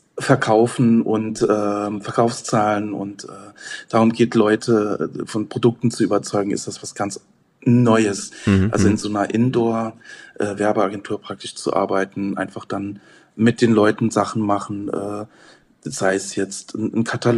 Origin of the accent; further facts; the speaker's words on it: Rhineland-Palatinate, Germany; born there; now in Saarbrücken, Germany; Also ich bin in Rheinland-Pfalz geboren, im Hunsrück, in einem kleinen Dorf, relativ nah an der Grenze zum Saarland und lebe jetzt in Saarbrücken, in der Hauptstadt.